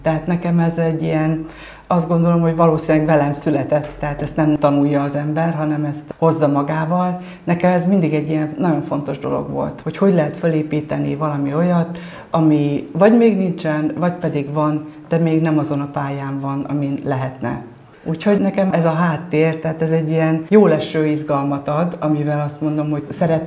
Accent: Borsodnádasd, Borsod-Abaúj-Zemplén, Hungary; Én borsodnádasdi származású vagyok, tehát a Borsod Abaúj zemplénből a Borsodot tudom abszolválni. Kisfalusi környezet, vidéki települési környezetben nőttem föl, ott volt a gyerekkorom, Ózdra jártam gimnáziumba orosz tagozatra

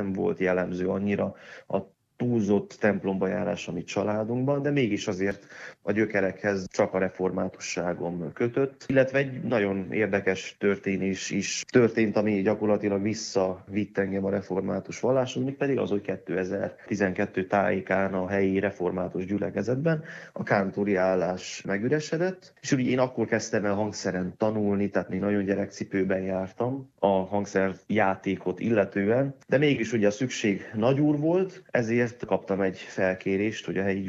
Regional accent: Carei, Satu Mare County, Romania; now in Hungary; hiszen ugye én a Párciumba nőttem fel, Nagykárolyban.

